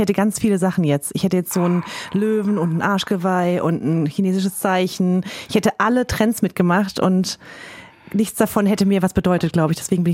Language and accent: German; Baden-Württemberg, Germany; in diesem badischen Dorf, in meinem Heimatdorf